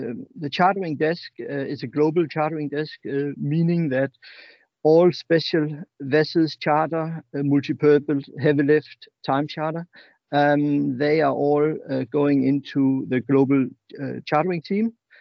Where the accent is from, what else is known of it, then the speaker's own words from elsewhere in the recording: Aarhus, Central Denmark Region, Denmark; English is a second language; We are now, my wife and I, we are both from Aarhus, and our parents are from there, so close to the family